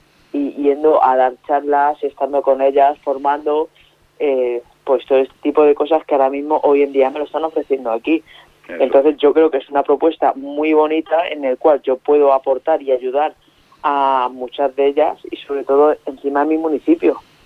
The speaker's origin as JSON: {"language": "Spanish", "town": "Torrejón de Ardoz", "region": "Community of Madrid", "country": "Spain", "said": "soy de Torrejón, llevo muchísimo tiempo... tengo una especial y muchísimo cariño a esta ciudad, en el cual llevo muchísimos años aquí."}